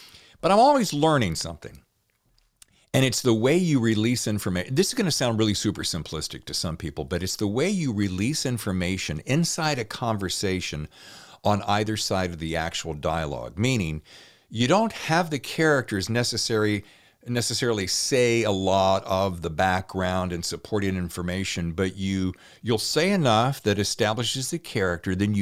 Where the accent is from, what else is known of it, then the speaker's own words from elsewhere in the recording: the South, United States; I'm from the South originally